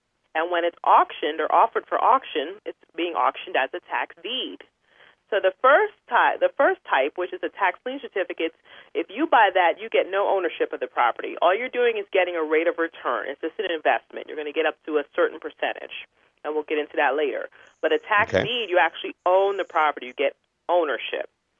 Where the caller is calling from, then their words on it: Orlando, Florida, United States; I am calling you from Orlando, Florida.